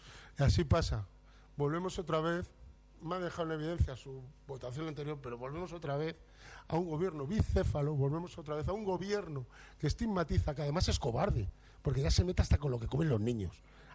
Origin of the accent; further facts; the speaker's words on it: Spain; yo sí soy español, como dice usted, y sí nos hemos criado cuando todavía estaba el crucifijo en la iglesia.